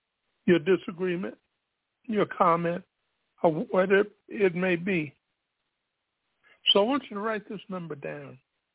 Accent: Spartanburg, South Carolina, United States; there were troops in the United States Army who had been stationed in my hometown, Spartanburg, South Carolina.

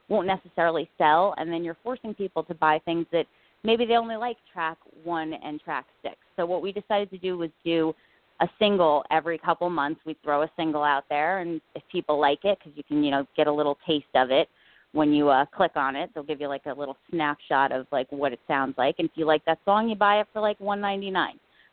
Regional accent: New Jersey, United States; I'm not. I'm from New Jersey

